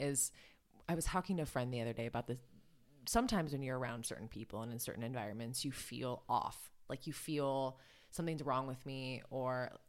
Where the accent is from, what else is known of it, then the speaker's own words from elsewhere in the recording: Wisconsin, United States; I mean, obviously growing up in Wisconsin, it's, you know, similar.